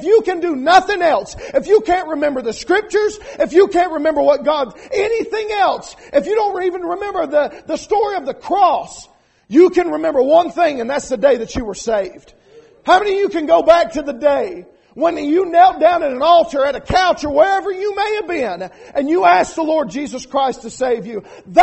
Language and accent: English; United States; Like the brother said, I'm from Lee County. All right? Don't hold it against me.